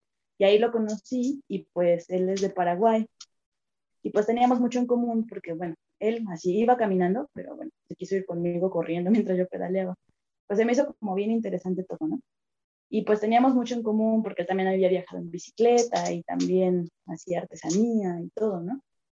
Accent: Mexico City, Mexico; moved away as an adult; Crecí en la Ciudad de México

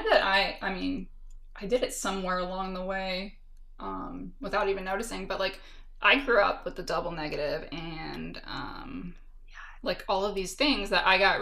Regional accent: California, United States; accent: Californian; I've never been told to change my accent, obviously, because mine is very... if it's called anything, it's called Californian

